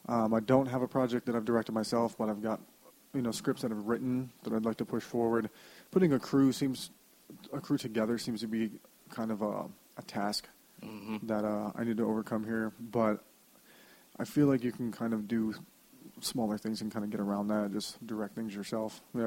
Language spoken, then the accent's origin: English; Colorado Springs, Colorado, United States; Colorado Springs, Colorado.